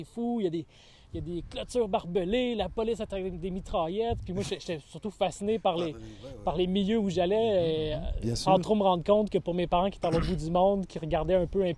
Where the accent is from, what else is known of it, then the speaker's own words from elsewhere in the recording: Laval, Quebec, Canada; j'ai grandi après ça à Vimont-Auteuil, toute mon adolescence. Et là, depuis plusieurs années, je vis dans Pont-Viau.